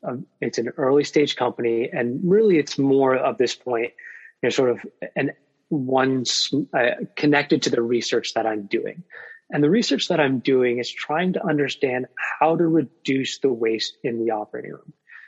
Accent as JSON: {"language": "English", "region": "Vermont", "country": "United States", "said": "I come from Vermont, and I do think that that has something to play with how I ended up doing research and working in the world of sustainable healthcare."}